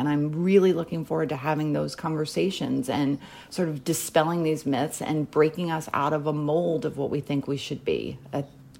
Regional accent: Philadelphia, Pennsylvania, United States; now in Los Angeles, United States; I am a 47-year-old woman who lives somewhat reluctantly in Los Angeles. I'm originally from Philadelphia.

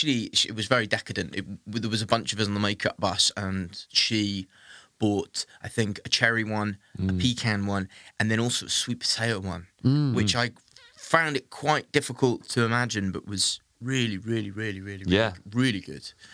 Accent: Wales, United Kingdom; And I'm being Welsh, often get asked about rugby and did I play rugby when I was younger.

